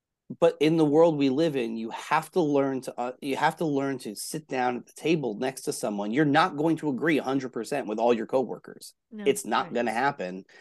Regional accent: Atlanta, Georgia, United States; particularly growing up in Atlanta

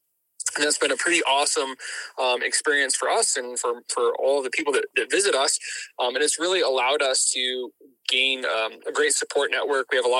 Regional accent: Alaska, United States; I grew up here in Alaska, moving around the state

